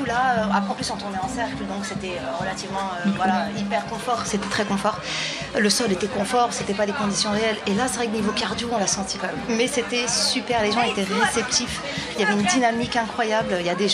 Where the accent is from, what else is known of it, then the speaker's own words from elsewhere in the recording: Paris, Île-de-France, France; Donc, je suis de Paris à la base.